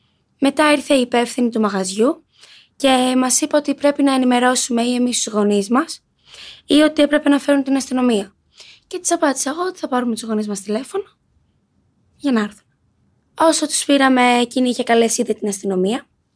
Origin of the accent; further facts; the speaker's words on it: Athens, Attica, Greece; Εδώ, Αθήνα.